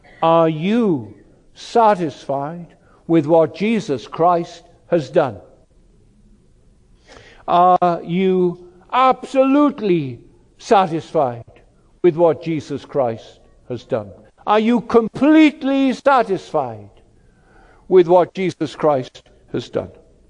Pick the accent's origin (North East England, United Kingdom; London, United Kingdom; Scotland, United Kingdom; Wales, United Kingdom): Wales, United Kingdom; What have I come from Wales here to ask you to do?